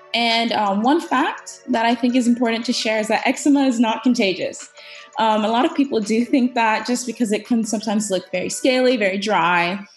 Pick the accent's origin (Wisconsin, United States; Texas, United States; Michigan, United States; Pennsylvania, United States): Texas, United States; Houston; mm-hmm. also a senior. I'm from Houston, Texas, and I have eczema.